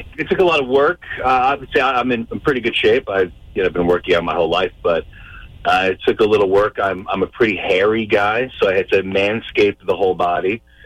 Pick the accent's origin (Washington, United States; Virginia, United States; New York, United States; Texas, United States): New York, United States; Poughkeepsie; I am from Poughkeepsie, yeah. The Hudson Valley, baby.